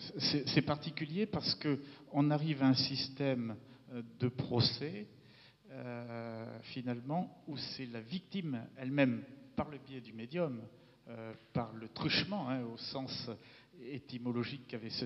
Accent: Clermont-Ferrand, Auvergne-Rhône-Alpes, France; de ma ville natale, Clermont-Ferrand

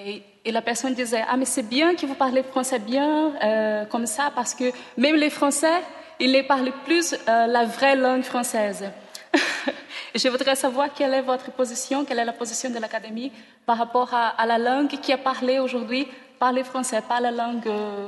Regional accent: Manaus, Amazonas, Brazil; French is a second language; de Manaus, Brésil.

